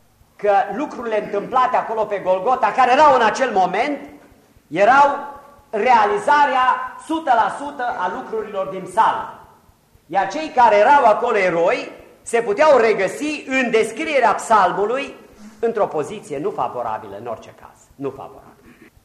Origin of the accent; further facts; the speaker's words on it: Romania; Adică noi suntem între noi, noi suntem români, noi suntem români, nu, și vorbim românește.